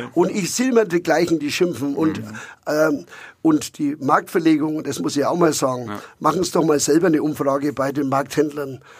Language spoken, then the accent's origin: German; Nuremberg, Bavaria, Germany; born there; Also ich bin geborener Nürnberger.